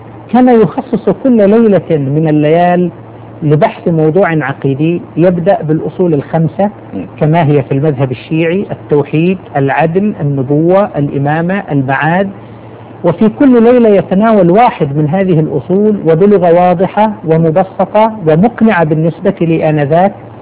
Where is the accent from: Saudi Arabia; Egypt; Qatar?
Saudi Arabia; Qatif, Eastern Province; هؤلاء عدد من الخطباء الذين تأثرت بهم في بلدي القطيف